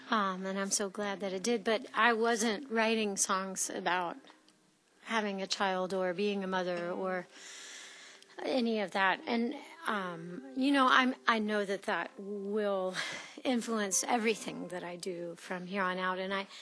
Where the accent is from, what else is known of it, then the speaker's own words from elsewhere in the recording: North Carolina, United States; also born or lived in New York City; I do. And I'm from North Carolina. I've always had one foot and one half of my heart in North Carolina and then one half of my heart in other places where I've lived.